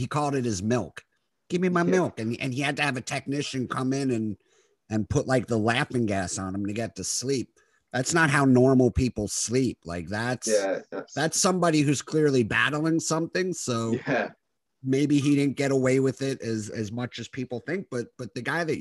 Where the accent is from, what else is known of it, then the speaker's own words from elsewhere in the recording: New York, United States; You know, I grew up in the New York area, and yeah.